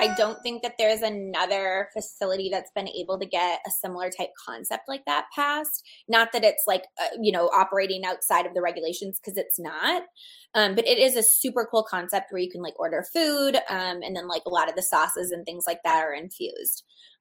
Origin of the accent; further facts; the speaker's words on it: Arizona, United States; I love Arizona because it's my home state.